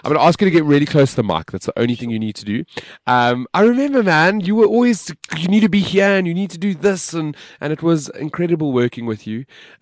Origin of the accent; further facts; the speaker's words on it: South Africa; I'm African, man. I'm from South Africa.